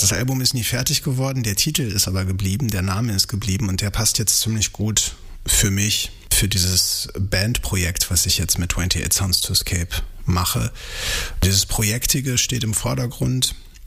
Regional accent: Steinheim, North Rhine-Westphalia, Germany; moved away as an adult; now in Berlin, Germany; Das war zu der Zeit, als ich in meiner Heimat Steinheim, Westfalen noch gelebt habe und so auf dem Sprung nach Berlin war.

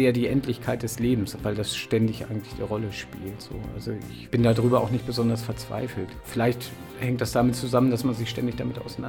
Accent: Cologne, North Rhine-Westphalia, Germany; Also ich bin aus Köln gekommen, war immer beim FC und bin zu Göttingen 05 gekommen.

